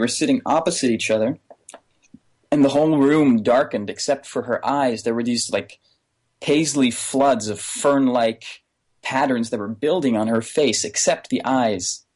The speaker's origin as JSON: {"language": "English", "country": "Netherlands", "said": "I'm from the Netherlands, by the way. So I was living back in Amsterdam in an anti-squat"}